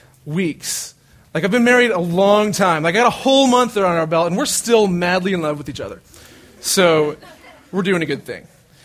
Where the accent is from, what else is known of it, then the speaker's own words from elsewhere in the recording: Florida, United States; now in Dallas, United States; and I'm from Florida, and I moved to Dallas probably 3 years ago, and it's been awesome.